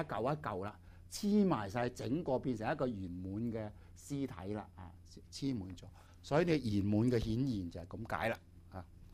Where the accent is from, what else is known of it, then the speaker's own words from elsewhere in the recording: Guangdong, China; 或者我哋廣東人咧俗稱叫咩？